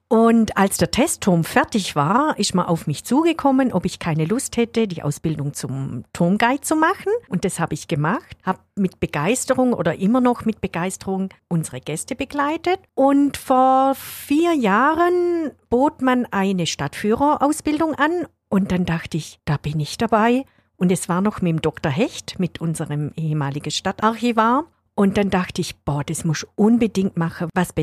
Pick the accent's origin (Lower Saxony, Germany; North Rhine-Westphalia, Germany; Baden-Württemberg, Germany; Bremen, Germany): Baden-Württemberg, Germany; Spaichingen; Dann rüber in meine Heimat nach Speichingen.